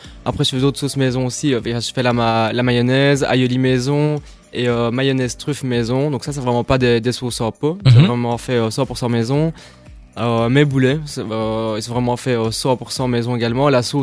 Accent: Jupille, Wallonia, Belgium; Moi, je viens de Juppy.

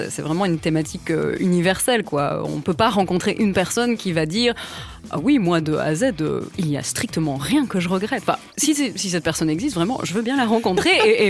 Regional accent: Belgium; peut-être aussi qu'en tant que Belge, on s'est dit « Ouh, on va arriver là-bas en France

